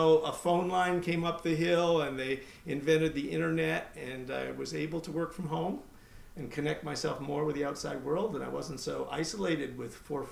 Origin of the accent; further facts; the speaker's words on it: Beirut, Beirut Governorate, Lebanon; I grew up in Beirut, Lebanon, where my father was a teacher. He taught theology at a Protestant seminary. American family, but we grew up overseas.